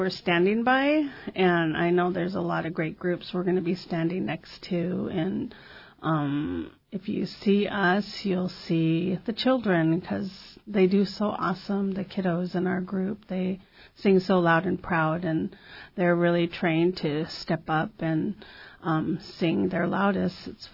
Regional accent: Hoonah, Alaska, United States; It's important because it's our ancestors' language. It's something I grew up hearing all my life. I grew up in Huna, and I heard it all the time, and I don't hear it as much anymore.

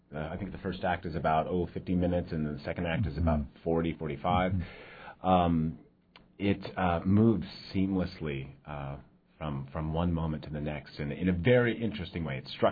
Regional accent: Bible Belt, United States; I grew up gay in the Bible Belt

